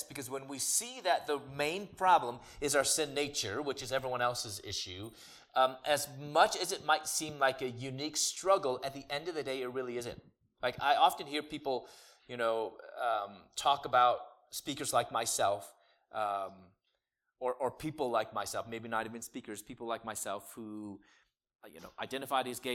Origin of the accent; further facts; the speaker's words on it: Chicago, Illinois, United States; you know I'm originally from Chicago.